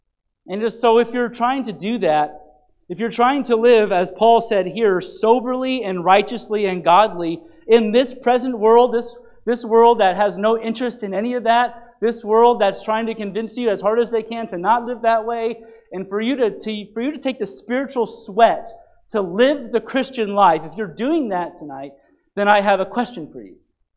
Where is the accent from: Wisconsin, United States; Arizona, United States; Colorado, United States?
Arizona, United States; I'm from Arizona. I'm kind of a failure as an Arizonan for not having done that already.